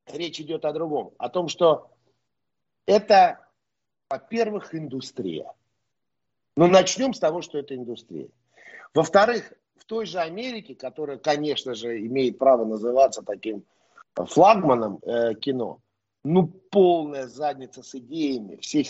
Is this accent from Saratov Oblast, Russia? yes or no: no; Moscow, Russia; ну, я москвич, но в Армении отдыхал очень много в год, каждый год, по 4 месяца.